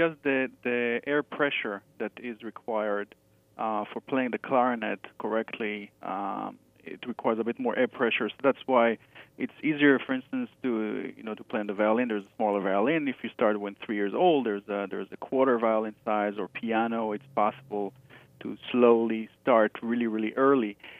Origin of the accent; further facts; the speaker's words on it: Israel; I actually started my musical education back in Israel. I'm from Israel.